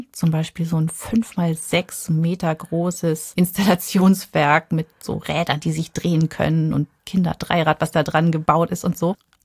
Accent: Germany; Und da denkst du als Deutsche natürlich, das ist der Plan eines Wahnsinnigen.

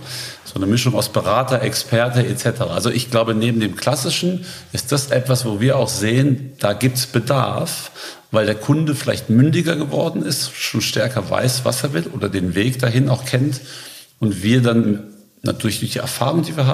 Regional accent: Frankfurt, Hesse, Germany; ich bin ja Frankfurter, deswegen ist es schön hier zu sein, in Frankfurt geboren, lebe aber schon seit langem nicht mehr in Frankfurt, war aber in Braunschweig an der Uni.

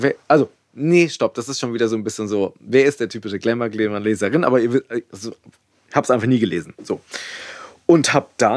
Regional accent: Munich, Bavaria, Germany; Ich komme aus München.

